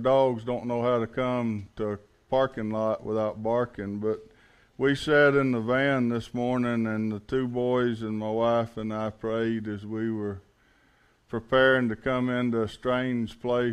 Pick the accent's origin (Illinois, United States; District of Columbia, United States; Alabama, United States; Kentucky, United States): Alabama, United States; now in Texas, United States; I'm not from around here. I'm actually from Alabama. I'm not from Texas. I talk slower than most Texans